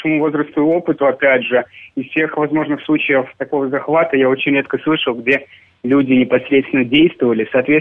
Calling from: Minsk, Belarus; Из Минска

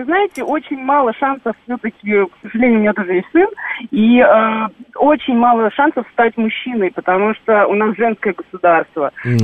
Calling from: Moscow, Russia; also born or lived in Baltics; я выросла не в России, а в Прибалтике

